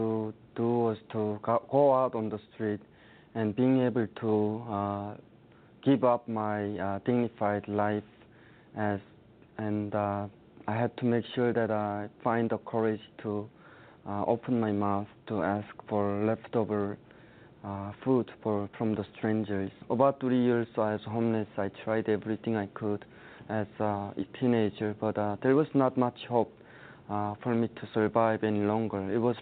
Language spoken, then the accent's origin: English; North Korea; Growing up in North Korea